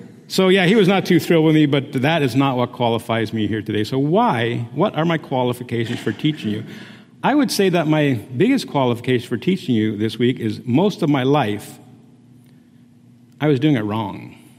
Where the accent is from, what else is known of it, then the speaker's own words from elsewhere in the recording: Canada; I have a Dutch heritage. I was born and raised in Canada, but my parents are Dutch. My father's actually from Indonesia, but it's a Dutch colony there.